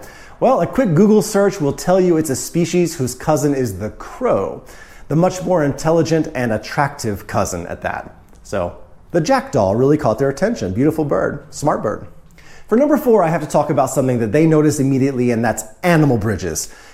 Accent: United States; Growing up in America, we only learned about storks in movies, fairy tales, or cartoons

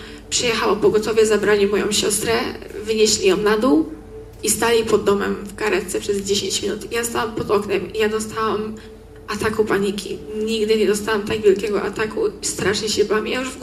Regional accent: Nakło nad Notecią, Kuyavian-Pomeranian Voivodeship, Poland; Mam 15 lat, jestem z Nakła i to jest mój pierwszy obóz tutaj.

